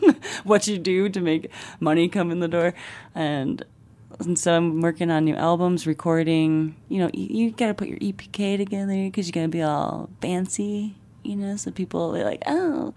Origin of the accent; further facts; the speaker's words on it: Michigan, United States; now in Carbondale, United States; I'm coming from Carbondale at the moment. I'm from Michigan. I've been here just under a year.